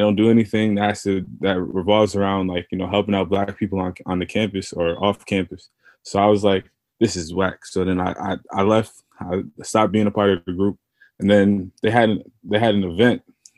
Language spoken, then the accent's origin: English; Troy, United States; growing up in Troy all my life